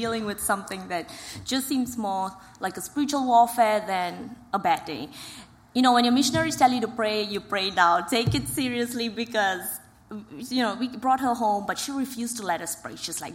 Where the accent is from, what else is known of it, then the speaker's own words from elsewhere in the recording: Malaysia; we come from Malaysia